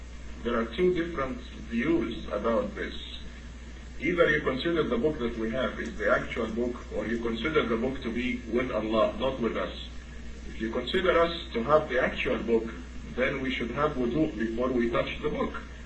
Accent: Cairo, Cairo Governorate, Egypt; I'm here from Cairo.

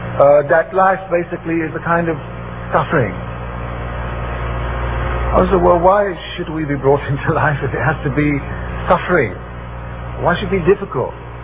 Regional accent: London, United Kingdom; I was born in London, in the UK, in this very exciting age of TV, of science, space, travel, etc. And I was growing up in a civilization which I felt was very promising.

